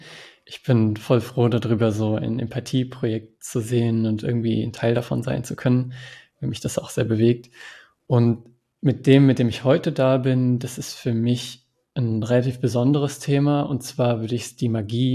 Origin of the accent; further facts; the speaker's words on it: Germany; ich komme aus Deutschland, meistens nur Felder und Dörfer, die sich abwechseln, viel mehr passiert nicht.